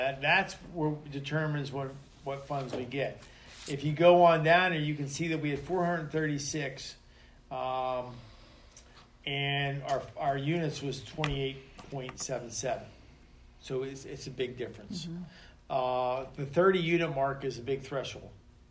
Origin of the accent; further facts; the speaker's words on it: Johnstown, United States; that's my neck of the woods because I'm, you know, I'm from Johnstown.